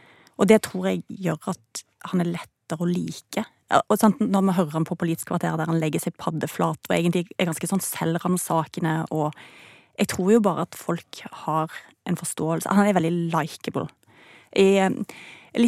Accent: Stavanger, Rogaland, Norway; ungene mine har jo kjøpt min forklaring på at jeg banner så mye, for at jeg er jo fra Stavanger.

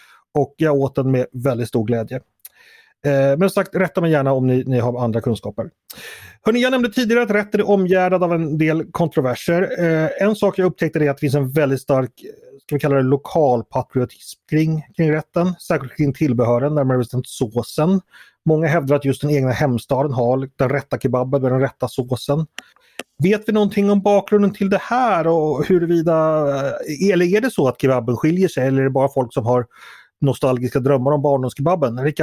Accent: Stockholm, Stockholm County, Sweden; Alltså min uppfattning som stockholmare

